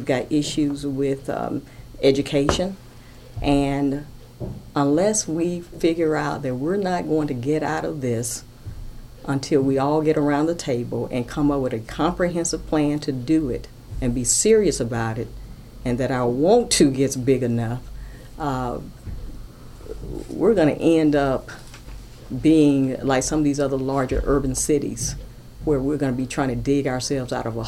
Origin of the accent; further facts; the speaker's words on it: Mississippi, United States; I'm not disillusioned by what issues we have in the state of Mississippi. I grew up here. I grew up on Ridgeway Street